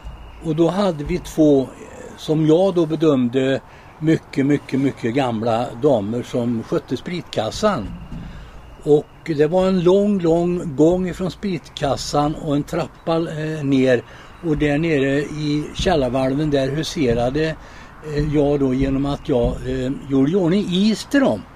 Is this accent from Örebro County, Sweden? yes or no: no; Falköping, Västra Götaland County, Sweden; now in Slutarp, Sweden; gammal Falköpingsbo egentligen och flyttade ut till Slutarp 1969. Men jag är född i Falköping, uppväxt och gått i skolan. Eller skolorna kan man säga i Falköping. Det är väl den bakgrund jag har. Jag bodde ju på Fredsbergsvägen i många år.